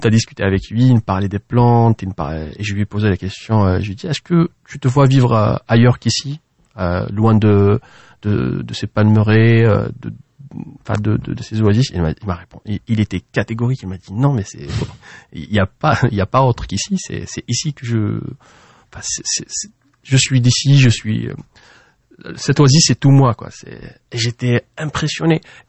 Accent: Tizi Ouzou, Tizi Ouzou Province, Algeria; now in Algiers, Algeria; Moi, je suis natif de Tizi Ouzou. Mais je vis à Alger depuis 20 ans et voilà, donc je me considère Tizi Ouzien autant qu'Algérois.

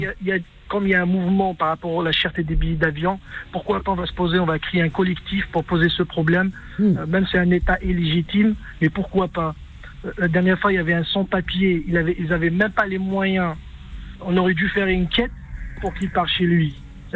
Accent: Kabylie, Algeria; moi je suis kabyle, chaque année je contribue par rapport à mon village

